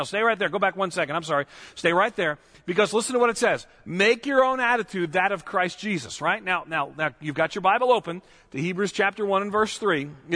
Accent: Long Island, New York, United States; You know, I was born and reared outside of New York City. I've mentioned before in Long Island.

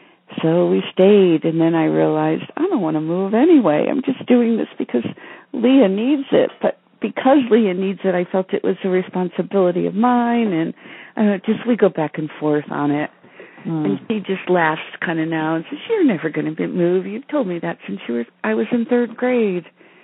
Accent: Massachusetts, United States; now in Vermont, United States; No, I'm from the Berkshires in Massachusetts, similar, mm-hmm. not too far away.

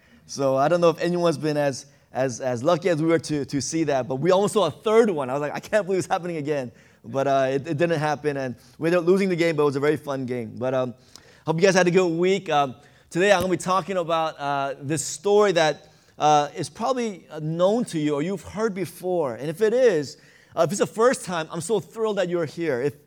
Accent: New York, United States; I'm from New York, and so just coincidence that the Mets were playing. I grew up 15 minutes from Shea Stadium

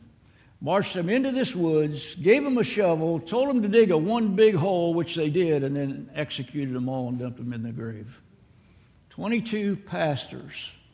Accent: Nebraska, United States; also born or lived in Kansas; Now, growing up in Nebraska, Kansas, how do you live without a pickup, right?

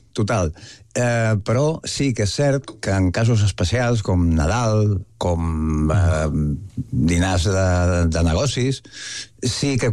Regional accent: Mallorca, Balearic Islands, Spain; sóc de Mallorca

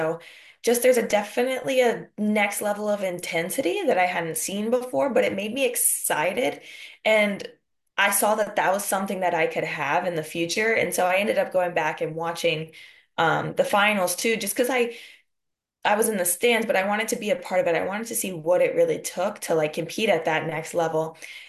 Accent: Texas, United States; It was so nice to see because for me, I wasn't in my hometown when I made the team. I wasn't back in Texas.

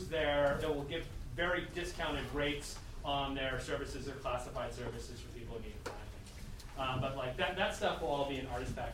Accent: Washington, District of Columbia, United States; For example, I come from Washington, D.C. originally, and we just recently started a Fringe Festival.

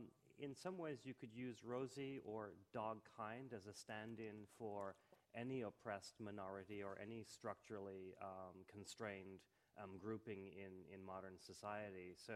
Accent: Dublin, Leinster, Ireland; Yeah, I grew up in Dublin

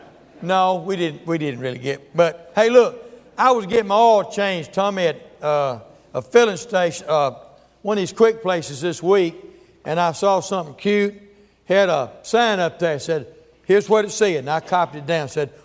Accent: Mississippi, United States; this is the way I was raised down there in Mississippi.

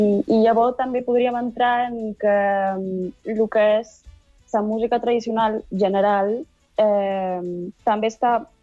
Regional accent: Balearic Islands, Spain; som eivissencs i ja començam a ser molt pocs

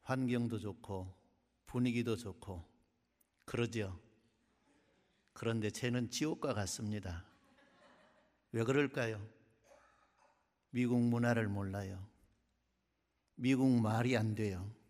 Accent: Yeosu, South Jeolla, South Korea; accent: Jeolla dialect; 저는 전라도 여수에서 왔습니다. 아, 제 언어 속에 사투리가 많아가지고 여러분들이 혹시 저 소리가 한국말이야 그렇게 생각하실 분도 계실랑가 모르겠습니다.

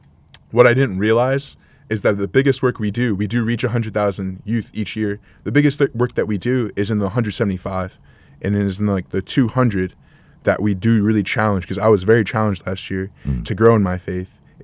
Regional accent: Boston, Massachusetts, United States; So I'm originally from East Boston, which is, if you fly into Boston, right, Logan Airport, that's where I live.

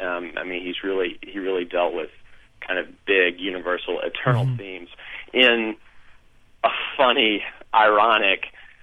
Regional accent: Memphis, Tennessee, United States; I grew up in the South. I grew up in Memphis, and so many of the people were like people that I knew or I had known

